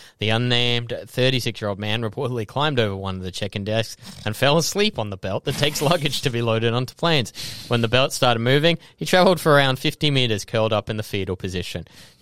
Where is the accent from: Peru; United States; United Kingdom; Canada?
United Kingdom; I am British